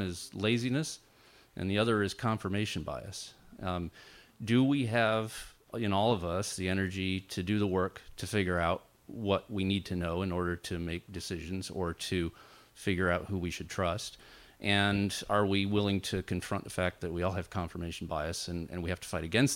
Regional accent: Mountain View, California, United States; from Mountain View

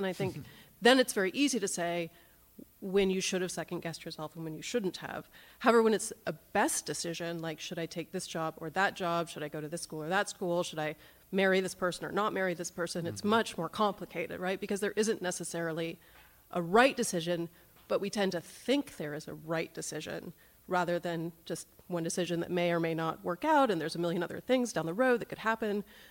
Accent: Alameda, California, United States; I'm from Alameda.

